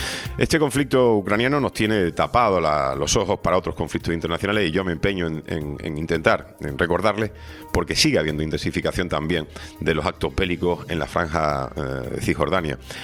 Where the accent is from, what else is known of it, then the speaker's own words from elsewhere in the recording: Spain; somos así los españoles